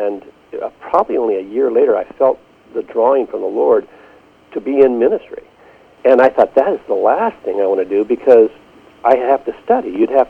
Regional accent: Longview, Washington, United States; Actually, I grew up in Longview, Washington.

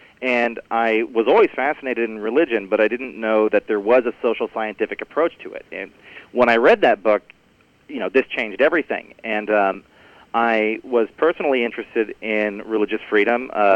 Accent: San Antonio, Texas, United States; now in Waco, United States; Absolutely. Born and raised in San Antonio and loving it here in Waco.

